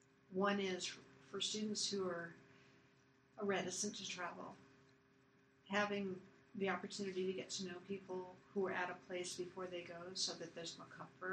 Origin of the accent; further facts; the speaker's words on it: Los Angeles, California, United States; also born or lived in San Francisco Bay Area; I grew up in Los Angeles. I grew up in the Bay. And then later in the Bay Area.